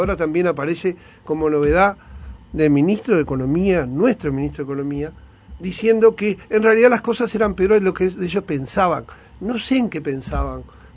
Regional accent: Uruguay; de nuestra ideología como uruguayos

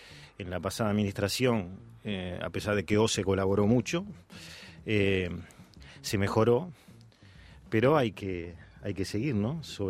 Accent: Aguas Corrientes, Canelones, Uruguay; cuando me dicen de dónde sos, le digo de Aguas Corrientes. Bueno, incluso los libros dicen oriundo de Aguas Corrientes.

